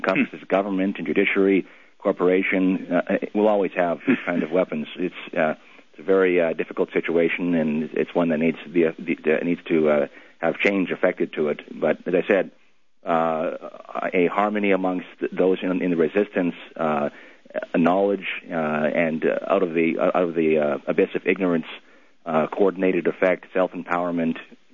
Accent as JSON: {"language": "English", "region": "Manitoba", "country": "Canada", "said": "I'm from Manitoba."}